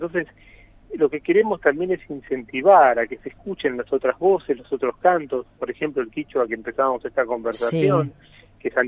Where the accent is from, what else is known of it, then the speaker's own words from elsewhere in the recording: Buenos Aires, Argentina; yo soy porteño